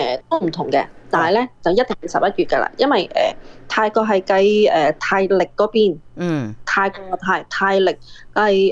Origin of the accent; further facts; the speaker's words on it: China; 咁中國啲人咧，我哋中國人都會寫一啲祈福嘅嘢啦